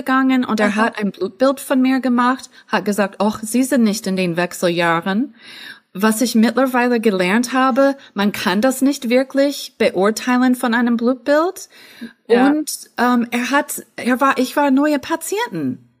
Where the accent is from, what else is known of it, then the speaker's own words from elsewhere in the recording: United States; moved away as an adult; now in Germany; Ich war dann 47 und ich komme aus den Staaten und aber wohne sehr gerne in Deutschland seit 21 Jahren.